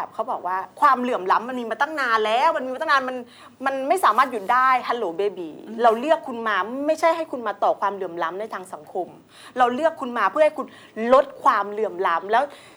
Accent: Songkhla, Thailand; หนูมาในนามของมิสแกรนด์ระนองแต่ว่าเกิดอยู่ที่จังหวัดสงขลา

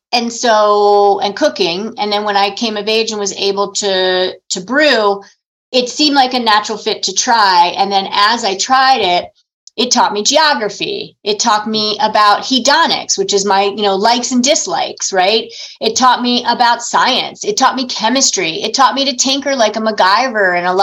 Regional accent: Maryland, United States; I grew up in Maryland, DC area. So my parents would drive us into the district from the Maryland suburbs

